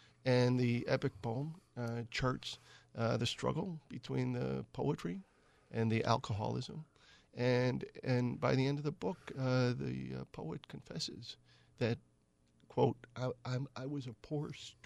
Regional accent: Wheeling, Illinois, United States; I grew up in Wheeling, Illinois. My father was a bricklayer. I had two brothers, two sisters, so a family of seven. Solidly working class.

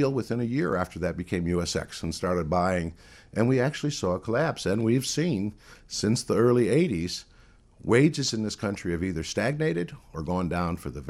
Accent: Gary, Indiana, United States; My father was a steelworker. I grew up in Gary.

